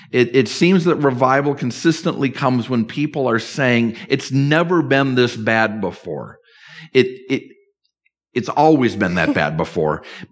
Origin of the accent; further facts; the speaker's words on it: New Jersey, United States; No, because we came from New Jersey and people were quick to remind us that it wasn't just a West Coast thing.